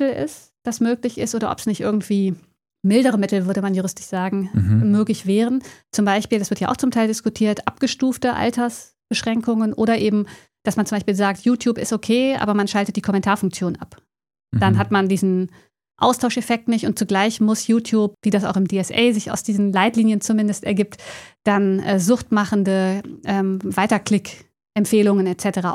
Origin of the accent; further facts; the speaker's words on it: Cologne, North Rhine-Westphalia, Germany; born there; ich bin ja gebürtige Kölnerin